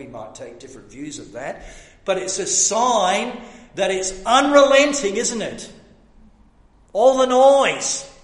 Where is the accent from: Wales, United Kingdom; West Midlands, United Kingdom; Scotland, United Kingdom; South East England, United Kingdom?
South East England, United Kingdom; Deal; I grew up in the Anglican church, and the Diocese of Canterbury, which of course is the heartland of worldwide Anglicanism, Canterbury Cathedral. We went to the church, St. George's Deal. You can still go there. It's just in the little town I grew up.